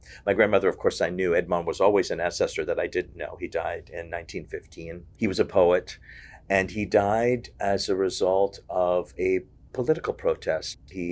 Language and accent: English; Haiti; Where I grew up in Haiti, there was censorship